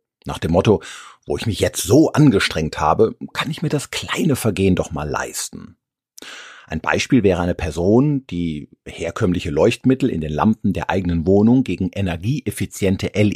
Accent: Rhineland, Germany; Oder wie man bei uns im Rheinland sagen würde, Pommes Schranke.

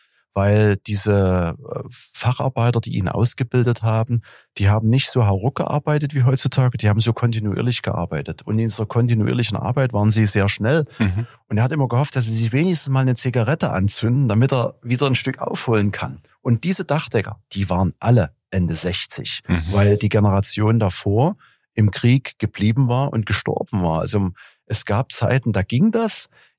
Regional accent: Dresden, Saxony, Germany; Ich bin hier, ich sage manchmal scherzhaft, ich bin Eingeborener.

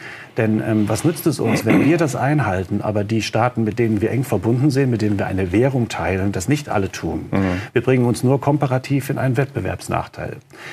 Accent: Siegen, North Rhine-Westphalia, Germany; Mein Vater hatte sein Gehaltskonto bei der Sparkasse in Siegen, wo ich aufgewachsen bin.

